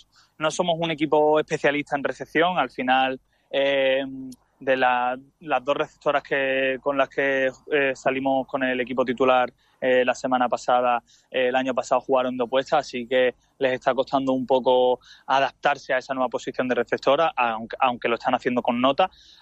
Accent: Málaga, Andalusia, Spain; Yo soy malagueño

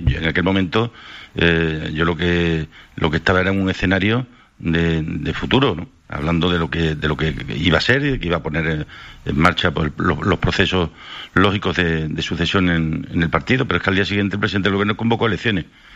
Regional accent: Extremadura, Spain; parece que somos los extremeños y las extremeñas

